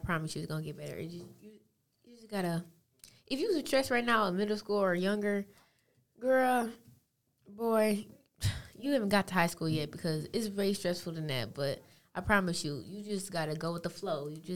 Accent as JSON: {"language": "English", "town": "Detroit", "region": "Michigan", "country": "United States", "said": "I'm from Detroit, Michigan, and I don't really go in my city. Like, I go to school in Mount Clemens, so that's all I be for."}